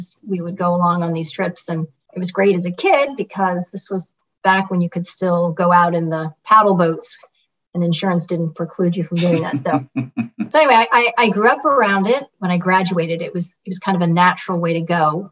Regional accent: Connecticut, United States; also born or lived in Chicago; I was born out in Chicago, and then we went kind of back and forth from Chicago and the East Coast several times, and then landed in Connecticut. So I was really lucky. I had a great childh

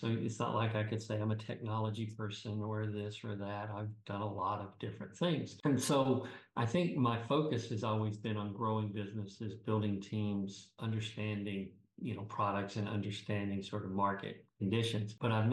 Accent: Tennessee, United States; Well, so I grew up in East Tennessee and went to the University of Tennessee.

